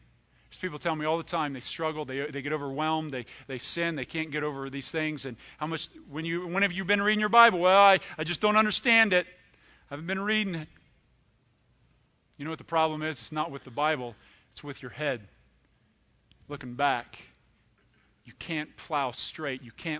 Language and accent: English; United States; We don't even have farmers here. I grew up in Clinton County. They're farmers.